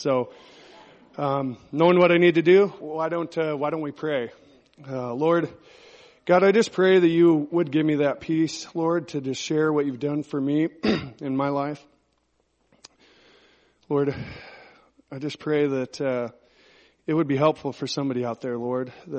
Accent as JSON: {"language": "English", "town": "Klamath Falls", "region": "Oregon", "country": "United States", "tie": "born or raised there", "said": "I'm 34 years old. I grew up in Klamath Falls, Oregon. I'm the oldest of four kids"}